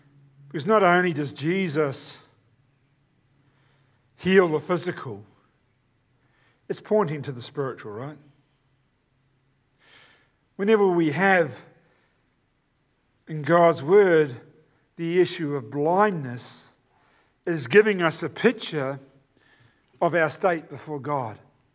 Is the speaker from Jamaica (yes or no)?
no; New Zealand; Now, being a New Zealander, we study sheep.